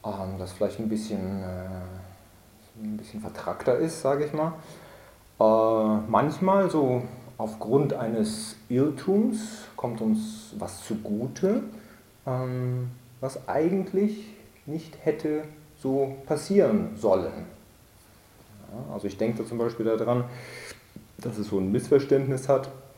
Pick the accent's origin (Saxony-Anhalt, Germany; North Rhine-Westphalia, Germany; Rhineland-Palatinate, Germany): North Rhine-Westphalia, Germany; Bonn; aber ich kenne das aus der Heimat, wo ich herkomme, im Rheinland, da in Bonn, da gibt es dann so verwilderte Gärten